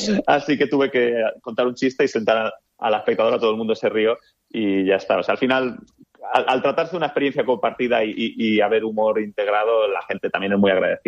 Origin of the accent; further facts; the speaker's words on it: Petrer, Valencian Community, Spain; Sí, nosotros somos de Petrer